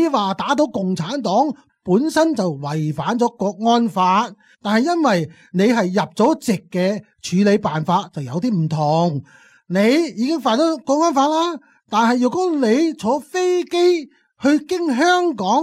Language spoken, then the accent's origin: Chinese; China; 现在这个办公室竟然移到海外来，在这里冤魂不息盯住我们中国人